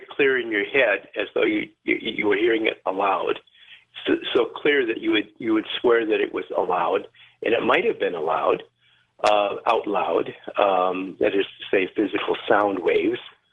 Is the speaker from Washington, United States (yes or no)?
yes; Seattle, Washington, United States; Well, even when I was young, growing up in the Seattle area, I would see ghosts